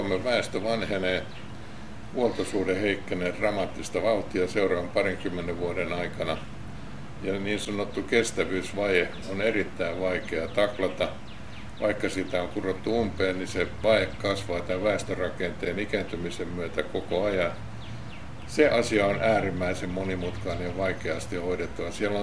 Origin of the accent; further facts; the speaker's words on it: Kerava, Uusimaa, Finland; born there; kun olen syntynyt Keravalla, niin paikkakunnan asiat on tullut vuosikymmenten aikana tutuksi.